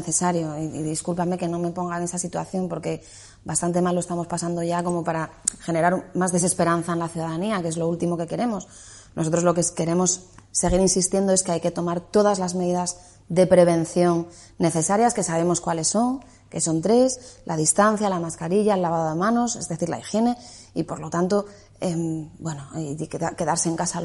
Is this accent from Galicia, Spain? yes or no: no; Asturias, Spain; now in Madrid, Spain; yo soy ciudadana asturiana y mi carnet dice que resido en Asturias, ¿no? Y tengo allí a toda mi familia. Lo que pasa es que he decidido quedarme en Madrid